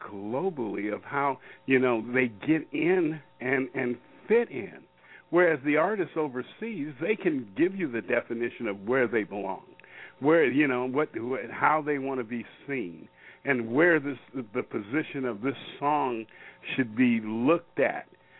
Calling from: Federal Way, Washington, United States; I'm calling in from Washington State up here at Federal Way outside of Seattle, Washington.

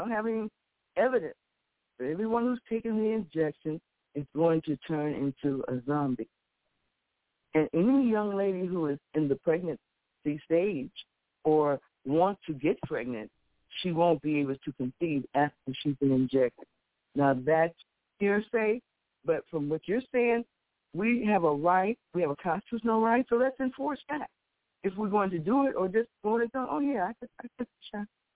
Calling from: Chicago, Illinois, United States; here in Chicago in the South Shore area.

